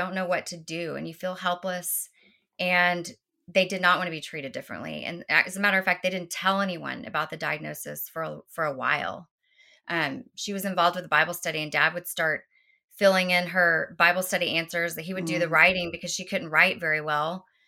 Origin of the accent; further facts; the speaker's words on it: Houston, Texas, United States; I'm from Houston originally. Thad is from Dallas.